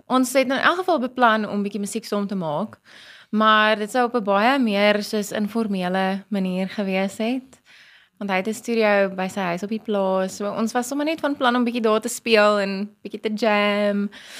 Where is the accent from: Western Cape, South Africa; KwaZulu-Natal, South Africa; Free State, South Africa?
Free State, South Africa; Van die Vrystaat, wat oulik is, want ons kom altyd van die Vrystaat af